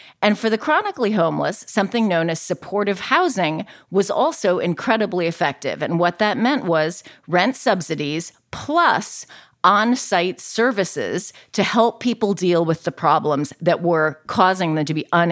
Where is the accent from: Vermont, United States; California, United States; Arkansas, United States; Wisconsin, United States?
California, United States; San Francisco; moved away as an adult; I mean, I grew up in San Francisco. I wandered around the city all night as a teen, and I had never, by the time I left for college, seen a person sleeping outside.